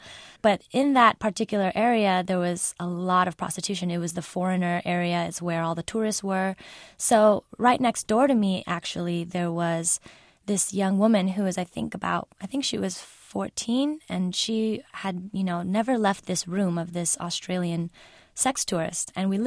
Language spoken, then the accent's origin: English; San Jose, California, United States; Especially growing up in America, I've always felt like I don't belong in some sense. I do belong, but even within living in an immigrant community, there are not that many Cambodians within San Jose.